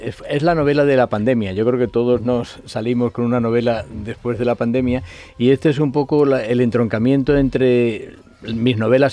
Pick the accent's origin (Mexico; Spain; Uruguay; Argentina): Spain; Melilla; yo soy melillense por cuatro costados, ¿no?